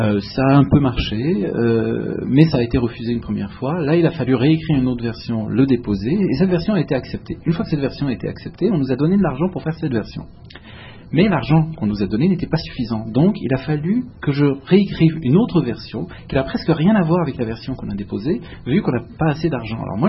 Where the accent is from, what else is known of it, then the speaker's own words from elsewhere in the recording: Montreal, Quebec, Canada; la vérité, je suis Montréalais. Ça, c'est indéniable. Je me suis dit, je suis un type de Montréal. Je vis à Montréal, je crée à Montréal. Mes amis sont Montréalais. Je connais cette ville comme ma poche.